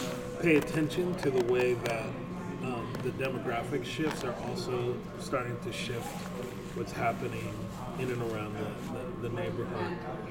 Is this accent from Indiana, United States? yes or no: yes; Terre Haute, Indiana, United States; and I grew up in Terre Haute.